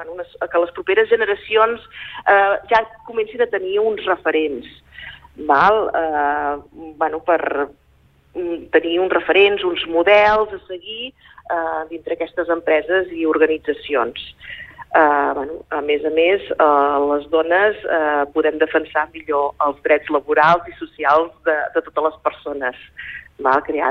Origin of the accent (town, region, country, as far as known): Serra de Daró, Catalonia, Spain; born or raised there